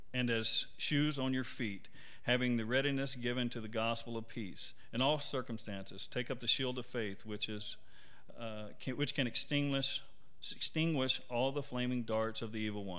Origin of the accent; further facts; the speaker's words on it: the South, United States; Or you can be a church like I grew up with down in the South, the Southern Baptist, a church of truth